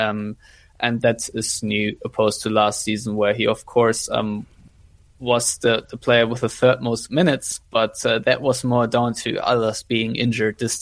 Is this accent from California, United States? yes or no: no; Philadelphia, Pennsylvania, United States; my wife has raised a couple of questions about Joel Embiid's girlfriend, and we are both from Philly.